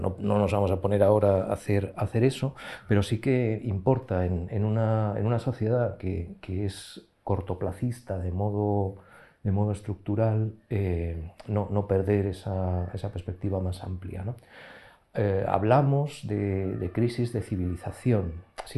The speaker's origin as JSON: {"language": "Spanish", "town": "Madrid", "region": "Community of Madrid", "country": "Spain", "tie": "born there", "said": "nací en Madrid en 1962"}